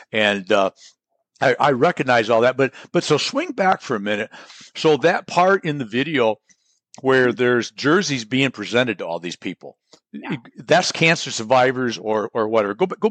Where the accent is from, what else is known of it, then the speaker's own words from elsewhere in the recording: Carson City, Michigan, United States; growing up in Carson City, Ionia was one of four of the big towns that we would go to something.